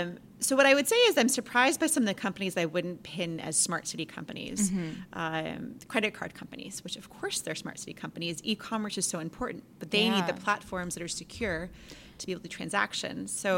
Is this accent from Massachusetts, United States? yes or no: yes; Boston, Massachusetts, United States; I call them rotary, I'm from Boston, or a traffic circle.